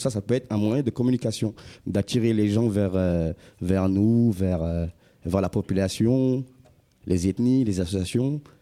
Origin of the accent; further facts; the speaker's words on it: Saint-Gratien, Île-de-France, France; Enfin, je suis né à Saint-Gratien, j'ai grandi à Saint-Gratien. Limite Épinay, c'est comme si... Enfin, C'est comme si j'ai toujours grandi dans la ville. Hein. Saint-Gratien, Épinay, c'est pareil.